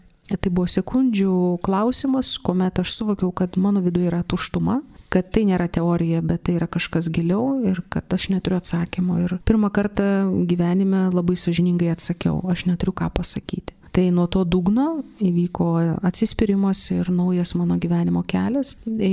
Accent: Vilnius, Vilnius County, Lithuania; Esu vilnietė ir gyvenau taip pat Vilniuje.

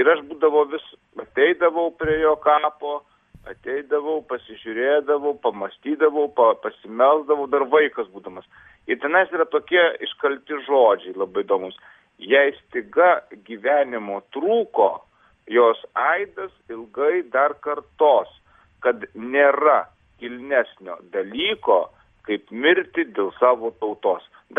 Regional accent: Molėtai, Utena County, Lithuania; Aš, žinai, esu kilęs iš Molėtų parapijos

